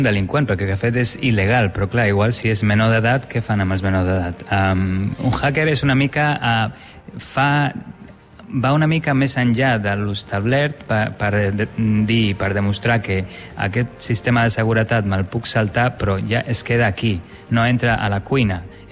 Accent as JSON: {"language": "Catalan", "region": "Catalonia", "country": "Spain", "lives_now": "New York, United States", "said": "soc de prop de Barcelona, ara visc a Nova York, així que abans a la xerrada que hem donat deia que soc de Barcellorc."}